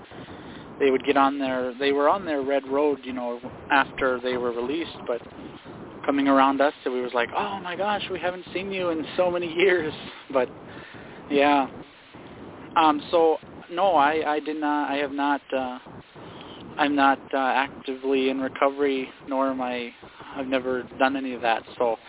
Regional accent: Leech Lake Reservation, Minnesota, United States; I am from the Leech Lake Reservation in northern Minnesota.

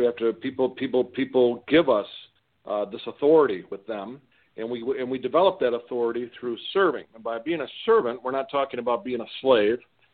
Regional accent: Detroit, Michigan, United States; Here in Southeast Michigan, I'm from the Detroit area.

